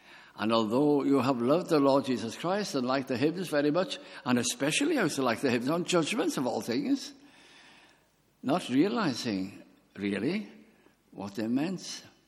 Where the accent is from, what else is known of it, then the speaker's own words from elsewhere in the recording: Wales, United Kingdom; English is a second language; And I said, being typically Welsh, it was very nice indeed.